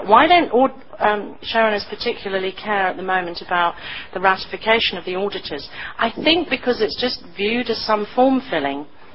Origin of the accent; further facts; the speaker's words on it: United Kingdom; although I don't know how to put this in a polite way, being British it sounds so disloyal.